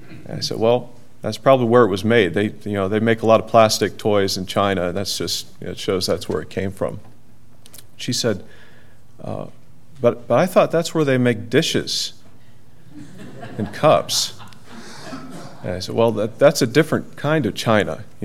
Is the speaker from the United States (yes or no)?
no; Canada; born there; I was born in Canada, and that means that I have a legal status as a Canadian citizen. And since my parents are Americans